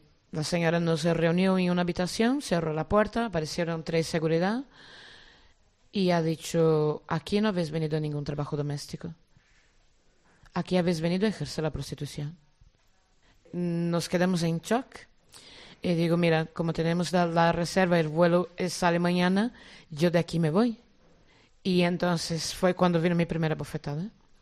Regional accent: Brazil; Spanish is a second language; moved away as an adult; Yo era estudiante de Derecho en Brasil, tenía 23 años. Y por la crisis en mi país

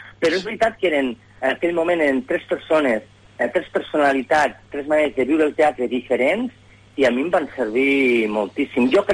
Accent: Lleida, Catalonia, Spain; La meva família, els meus pares pagesos. Jo vinc del barri de Magraners, però els meus pares eren uns pagesos que ja vivien al barri quan el barri es va començar a formar.

